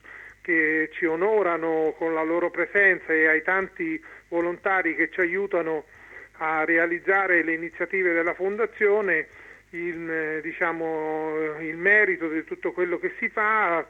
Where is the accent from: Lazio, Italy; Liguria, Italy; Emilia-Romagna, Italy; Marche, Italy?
Marche, Italy; Io da tifoso, da marchigiano e anche da addetto ai lavori mi auguro che nella nostra regione ci sia una squadra che possa stare stabilmente in Serie A e in Serie B